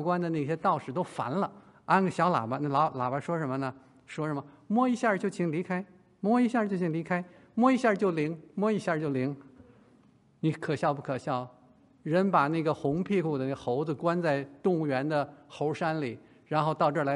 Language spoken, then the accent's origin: Chinese; China; born or raised there